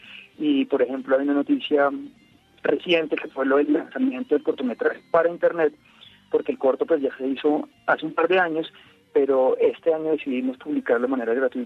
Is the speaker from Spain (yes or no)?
no; Colombia; yo, que soy colombiano, que en este momento estoy en Colombia